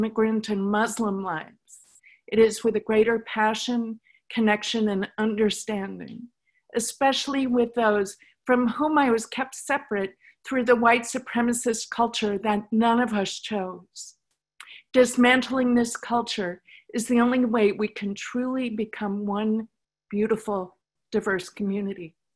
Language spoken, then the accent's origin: English; Jericho, New York, United States; I grew up in Jericho, Long Island, New York